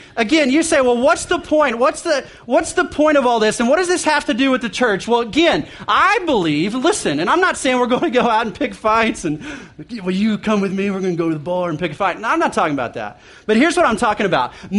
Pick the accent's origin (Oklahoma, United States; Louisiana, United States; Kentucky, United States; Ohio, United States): Oklahoma, United States; Duncan; I grew up in Duncan, Oklahoma.